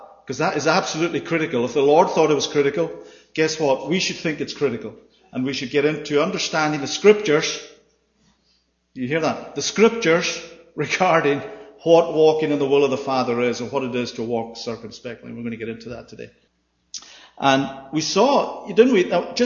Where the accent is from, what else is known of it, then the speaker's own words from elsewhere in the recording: Ireland; first language Irish; English is a second language; But do you know my first language was Gaelic? Yeah, so for the Irish, it was actually, I could be teaching this in Gaelic.